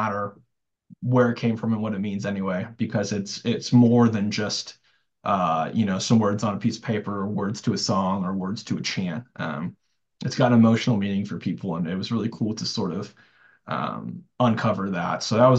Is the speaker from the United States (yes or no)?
yes; California, United States; You know, I'm from California.